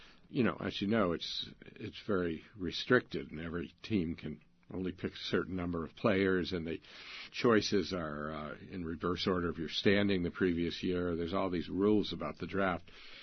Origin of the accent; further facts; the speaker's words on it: United States; in some ways it reminded me of growing up in America in the 1950s. When I was a kid, baseball was the sport. all kids played baseball.